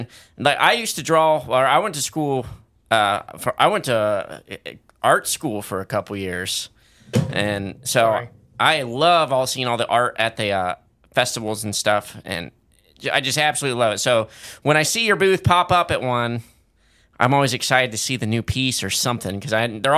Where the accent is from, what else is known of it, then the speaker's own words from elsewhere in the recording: Kentucky, United States; We're from Kentucky.